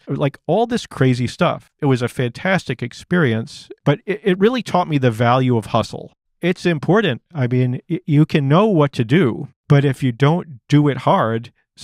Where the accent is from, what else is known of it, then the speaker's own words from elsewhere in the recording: Concord, Massachusetts, United States; I'm a Massachusetts boy. I grew up in Concord, Massachusetts. Teddy Kennedy was our senator.